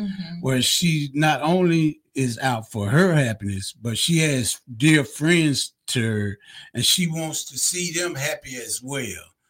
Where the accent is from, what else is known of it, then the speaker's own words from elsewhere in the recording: Montgomery, Alabama, United States; Although I do go back to Montgomery, Alabama, and, you know, that's where I was raised, born.